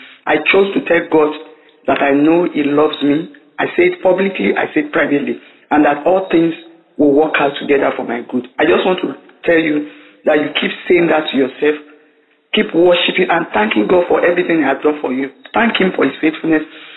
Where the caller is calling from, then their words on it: Nigeria; I'm calling from Nigeria.